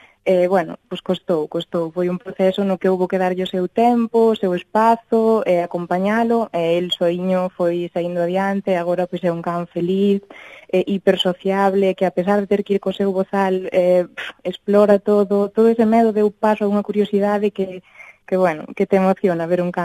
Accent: Galicia, Spain; como boa galega sempre contesto que por que non.

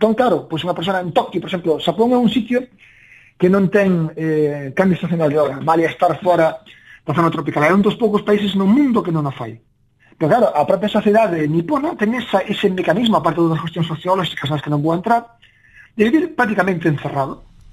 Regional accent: Galicia, Spain; Eu son da Costa da Morte

